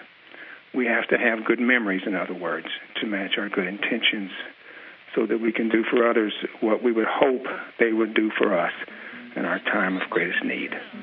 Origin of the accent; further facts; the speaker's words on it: Jackson, Mississippi, United States; born there; I'm a novelist. I was born in Jackson, Mississippi, and like so many Mississippians, I'm also a New Orleanian, someplace down deep.